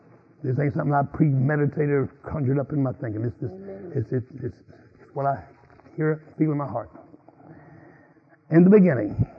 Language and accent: English; the South, United States; I was born and raised in the South.